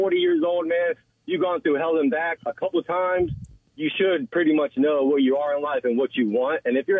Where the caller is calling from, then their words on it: Tampa, Florida, United States; from Tampa.